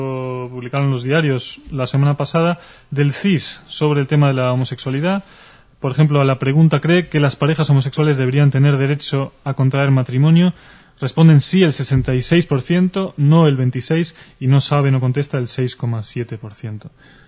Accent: Spain; somos una radio española y judía. Hasta ahora hemos hablado como españoles, ¿no? Como ciudadanos de este país

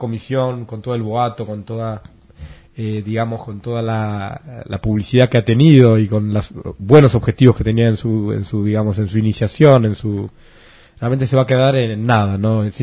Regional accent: Spain; Cada partido defiende sus posturas, sus posiciones, y los que perdemos somos la ciudadanía española, ¿no?

